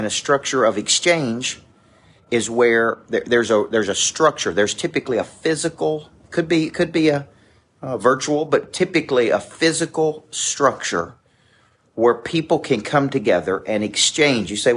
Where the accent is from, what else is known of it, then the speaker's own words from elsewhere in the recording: Woodbury, Tennessee, United States; I mean, I'm from Woodbury, Tennessee. I never fit in.